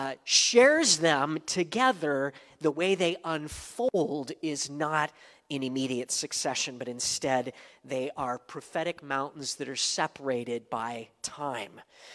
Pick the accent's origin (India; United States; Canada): United States; San Bernardino, California; I remember that growing up in San Bernardino. We've got mountains there that skirt the valley